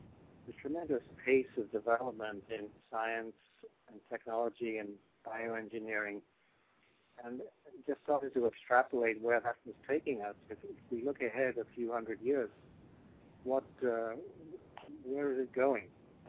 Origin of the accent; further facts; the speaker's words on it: South East England, United Kingdom; No, southern England. I was brought up in Surrey and lived in southern England the whole of the time I was there.